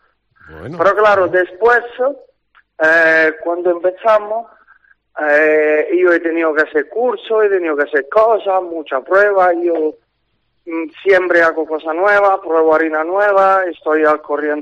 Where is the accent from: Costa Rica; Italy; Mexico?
Italy; Spanish is a second language; now in Spain; soy italiano